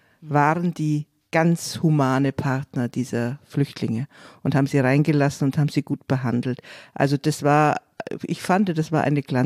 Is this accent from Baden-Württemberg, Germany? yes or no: no; Munich, Bavaria, Germany; als Bayerin, Südbayerin, geborene Münchnerin